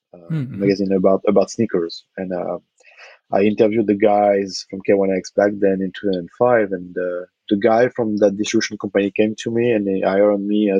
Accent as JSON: {"language": "English", "town": "Nantes", "region": "Pays de la Loire", "country": "France", "tie": "born or raised there", "said": "I was working in a basketball store in my hometown, mm-hmm. Nantes, on the west coast of France."}